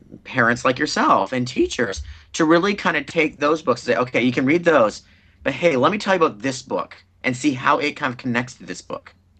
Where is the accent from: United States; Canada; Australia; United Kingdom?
Canada; Minto, Manitoba; When I grew up in Minto, Manitoba, because it was a school of like 40 kids.